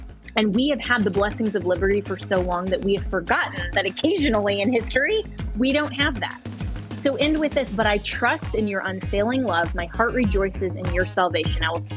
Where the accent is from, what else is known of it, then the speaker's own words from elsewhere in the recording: United States; That is what really concerns me as an American.